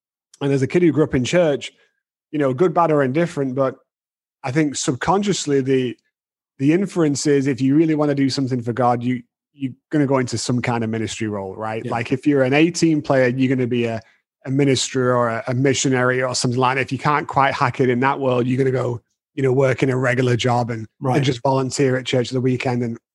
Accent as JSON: {"language": "English", "town": "Manchester", "region": "North West England", "country": "United Kingdom", "also_born_or_lived": "Texas", "said": "I'm originally from Manchester in the UK."}